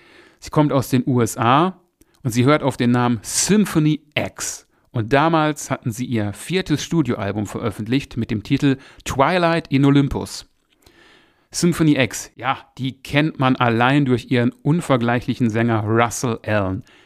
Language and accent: German; Essen, North Rhine-Westphalia, Germany; in der Zeche Karl in Essen gesehen habe, obwohl das ja so meine Heimatstadt ist